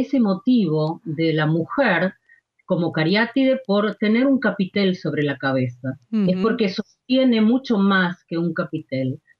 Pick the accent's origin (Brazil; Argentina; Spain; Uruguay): Argentina; Buenos Aires; born there; Yo nací en Buenos Aires y, bueno, viví en el Atlántico.